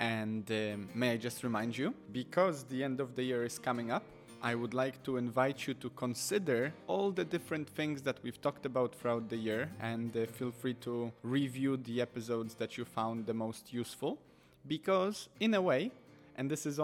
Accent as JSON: {"language": "English", "town": "Warsaw", "region": "Masovian Voivodeship", "country": "Poland", "tie": "born or raised there", "second_language": "English", "said": "I grew up in Warsaw in Poland. And for the most part, I was educated through religion, not philosophy."}